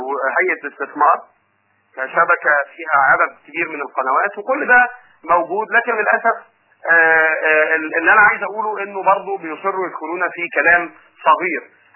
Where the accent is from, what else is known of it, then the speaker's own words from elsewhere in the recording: Egypt; واحنا ان شاء الله كمصريين